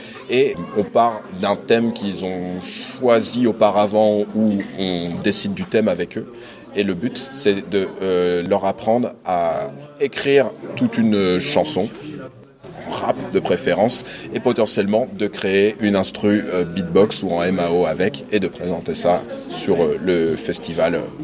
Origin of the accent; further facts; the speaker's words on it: Angers, Pays de la Loire, France; Oui, on est d'Angers.